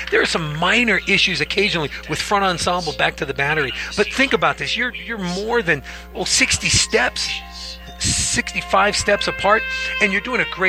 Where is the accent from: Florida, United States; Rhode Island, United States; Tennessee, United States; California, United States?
California, United States; I'll be doing music ensemble performance tonight. I'm from Southern California.